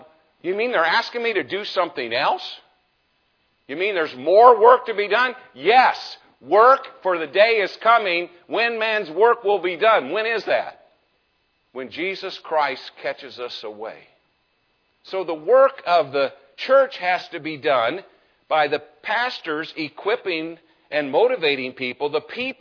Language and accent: English; Indianapolis, Indiana, United States; We had, when I grew up in the Indianapolis Speedway, you know, rev it up.